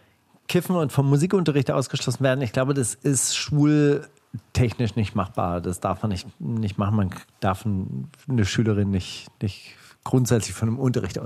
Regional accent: Kornwestheim, Baden-Württemberg, Germany; Also, im Kornwestheim, wo ich herkomme, gab's eine Sauna.

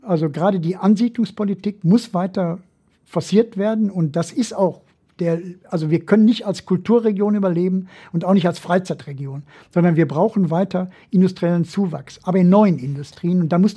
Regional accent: Gelsenkirchen, North Rhine-Westphalia, Germany; meine Heimatstadt Gelsenkirchen

